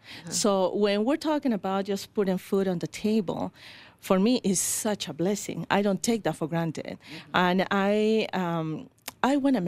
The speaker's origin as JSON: {"language": "English", "region": "Lima", "country": "Peru", "tie": "born or raised there", "moved": "yes", "lives_now": "United States", "said": "Well, I was born in Peru, Lima, Peru, and I've been in the United States for 18 years. My life in Peru was a combination of good memories and also very difficult times."}